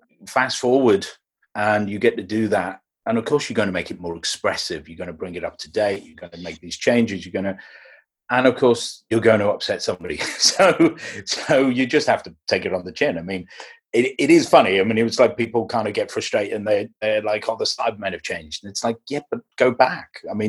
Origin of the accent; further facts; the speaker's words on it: Liverpool, North West England, United Kingdom; I grew up in Liverpool.